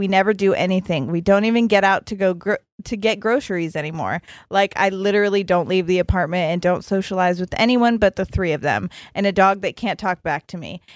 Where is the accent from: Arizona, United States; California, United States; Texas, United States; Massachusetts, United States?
Texas, United States; I'm originally from Texas.